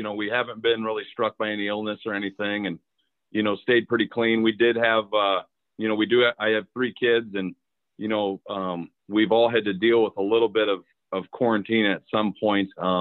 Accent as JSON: {"language": "English", "town": "Cedar Falls", "region": "Iowa", "country": "United States", "tie": "born or raised there", "said": "Well, I grew up in Cedar Falls, Iowa. You know, went there through middle school."}